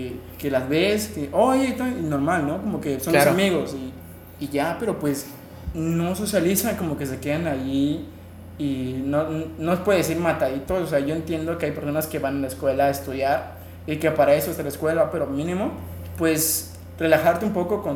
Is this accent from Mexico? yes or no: yes; Yucatán, Mexico; Bueno, como buen yucateco, o sea, buen yucateco camina bajo de la banqueta.